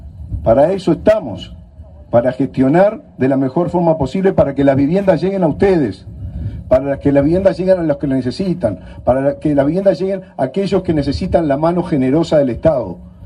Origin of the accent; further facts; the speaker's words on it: Uruguay; eso marca a lo que somos los uruguayos.